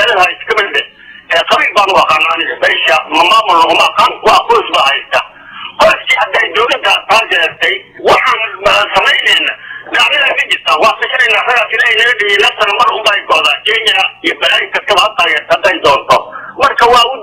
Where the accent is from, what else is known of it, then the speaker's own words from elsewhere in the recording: Kismayo, Lower Juba, Somalia; born there; aniga kula hadlayo kismaayo aan ku dhashay waa 6 jir baa nahay, aabaheena waa ku dhashay